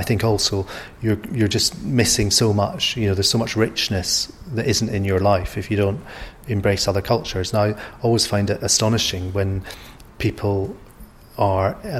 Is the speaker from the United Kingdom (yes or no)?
yes; Scotland, United Kingdom; now in London, United Kingdom; I'm Scottish, so I'm British too, but in some senses I'm a migrant to London and to Hackney, as many people in London are.